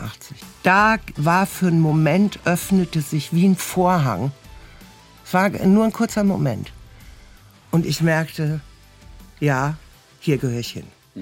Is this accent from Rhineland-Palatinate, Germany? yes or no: no; Hesse, Germany; ich bin ja aus Hessen, es gab halt Radio, normales Radio.